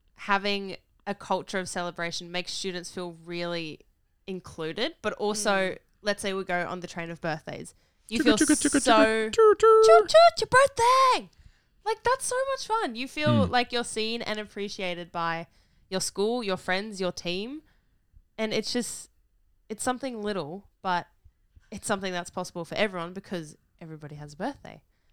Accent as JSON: {"language": "English", "country": "South Africa", "said": "I'm South African."}